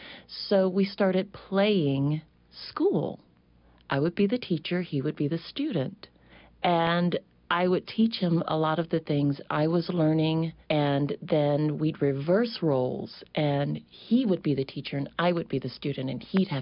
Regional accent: Mobile, Alabama, United States; I grew up in Alabama, in Mobile, where the houses are built very high up because of flooding.

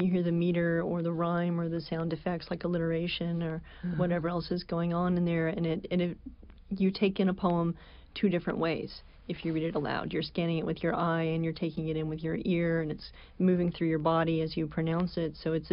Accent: Alabama, United States; I think my next appearance is at the Alabama Book Festival next month. I'll be going back home and my accent will return.

